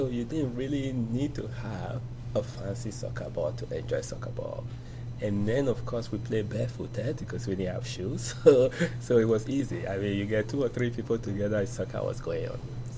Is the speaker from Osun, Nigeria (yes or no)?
no; Benin City, Edo, Nigeria; I grew up in Benin City in Nigeria.